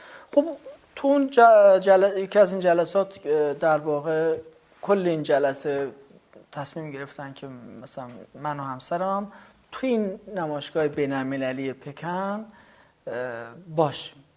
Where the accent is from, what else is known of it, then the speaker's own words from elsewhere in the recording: Iran; در کشوری بزرگ شدم که حتی بینال های ساده تهرانش هم تا حالا نتونسته سر تاریخ 2-3 سال پشت سرم انجام بده